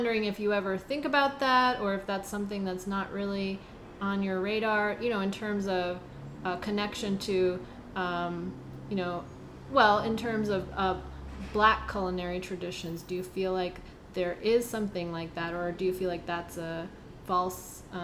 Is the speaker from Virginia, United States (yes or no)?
yes; Virginia, United States; Well, because I grew up in Virginia, and grits are anywhere, you know, you can find them anywhere.